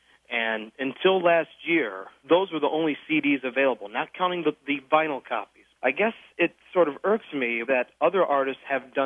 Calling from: Phoenix, Arizona, United States; I'm calling from Phoenix, Arizona.

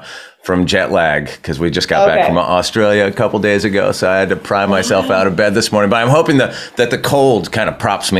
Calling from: Los Angeles, California, United States; I'm in subarctic Los Angeles, California this morning.

